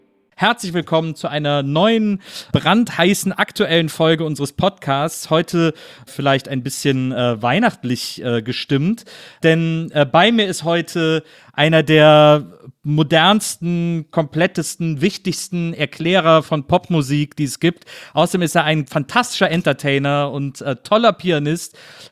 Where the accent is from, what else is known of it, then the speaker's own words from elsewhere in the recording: Cologne, North Rhine-Westphalia, Germany; wir Kölner nennen die Stadt ja auch California.